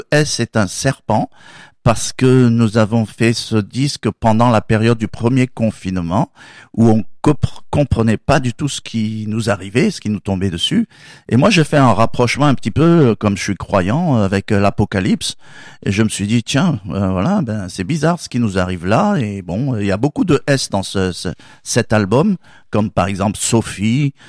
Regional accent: Avignon, Provence-Alpes-Côte d'Azur, France; On est d'Avignon.

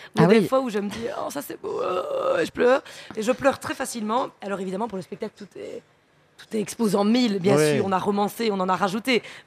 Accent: Liège, Wallonia, Belgium; on est c'est trois Liégeois, donc moi je suis belge d'origine liégeoise.

